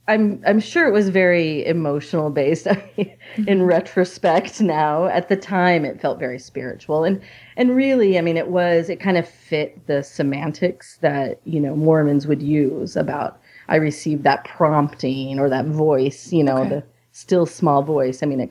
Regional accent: Vancouver, Washington, United States; I grew up here in the Portland, Oregon area, in Vancouver, Washington.

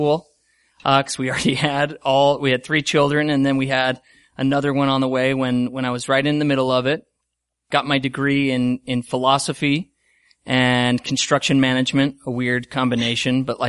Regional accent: Cottonwood Heights, Utah, United States; also born or lived in Sandy; I should preface that. I grew up here. I'm from the Cottonwood Heights and Sandy area. I went to Brighton High School

